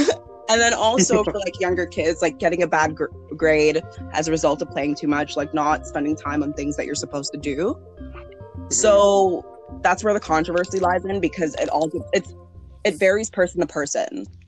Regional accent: Canada; people would like make fun of the fact that I'm from Canada.

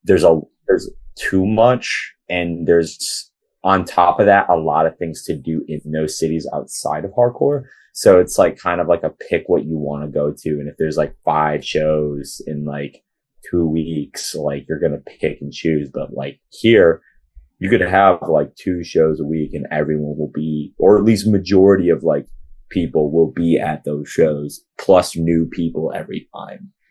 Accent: Rochester, New York, United States; Yeah, and like, I think the thing, like growing up in Rochester, I really, really was grateful for any show that I saw.

